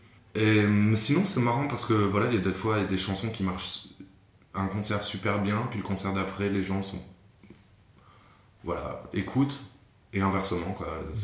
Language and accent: French; France; je suis pas allemand. Donc je fais des petites erreurs, mais j'assume parce que je suis français.